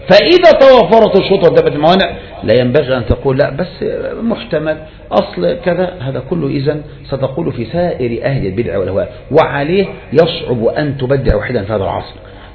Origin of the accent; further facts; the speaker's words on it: Egypt; ولهذا مثلا بعض الناس عندنا في مصر مثلا يقول لك لا احنا لا نحكم على الشخص هذا الا اذا حكم عليه العلماء.